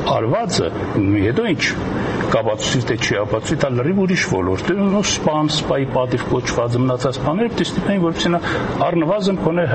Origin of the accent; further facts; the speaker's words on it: Gyumri, Shirak, Armenia; ես որպես գյումրեցի